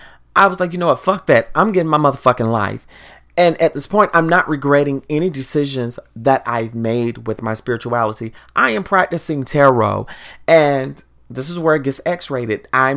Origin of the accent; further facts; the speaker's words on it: the South, United States; And then growing up in the South, we also listened to Go-Go in the South